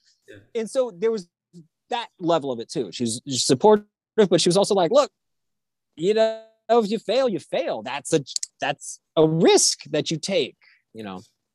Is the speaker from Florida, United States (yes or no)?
yes; Miami, Florida, United States; And I grew up in Miami and it was a small part of Miami, but everyone knew my family.